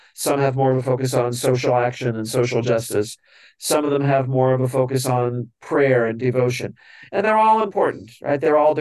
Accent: Missouri, United States; when I was very young, I grew up in a small town in Missouri. I grew up in the Catholic faith

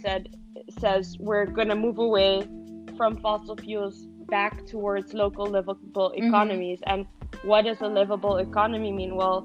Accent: Curaçao; I was born and raised in Curacao. After that, I lived in several places around the world

